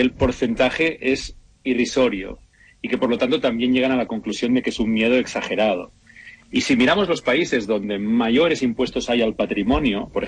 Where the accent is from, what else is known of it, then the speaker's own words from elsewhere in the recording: Catalonia, Spain; catalán, aunque bueno, también tengo nacionalidad argentina. Así que bueno, y con toda mi familia materna en Buenos Aires.